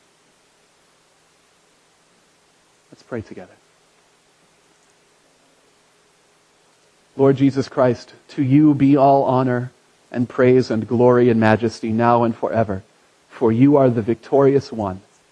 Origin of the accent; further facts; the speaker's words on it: Indiana, United States; also born or lived in West Virginia; Anyway, I grew up in Indiana.